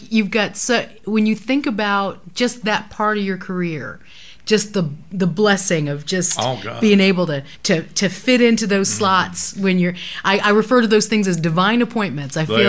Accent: Chicago, Illinois, United States; born there; I ain't scared of you. I was born in Chicago South Side.

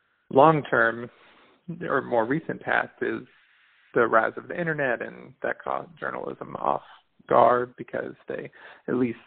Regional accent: St. Petersburg, Florida, United States; I got my start at my hometown paper in St. Petersburg, and I really value local news.

